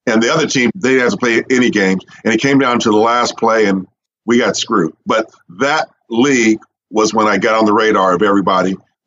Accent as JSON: {"language": "English", "town": "San Bernardino", "region": "California", "country": "United States", "tie": "born or raised there", "said": "I grew up in San Bernardino"}